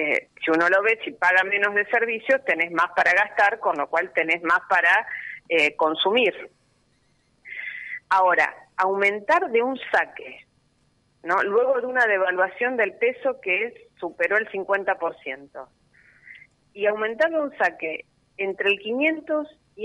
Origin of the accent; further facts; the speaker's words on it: Argentina; yo como argentina siento un gran dolor